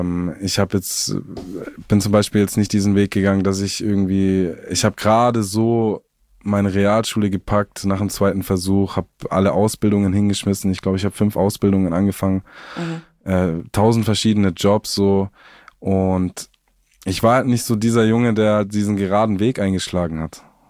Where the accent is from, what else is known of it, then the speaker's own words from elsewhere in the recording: Southern Germany, Germany; Musst dir vorstellen, bei uns in Süddeutschland, da gehen am Wochenende immer die übelsten Raves im Wald.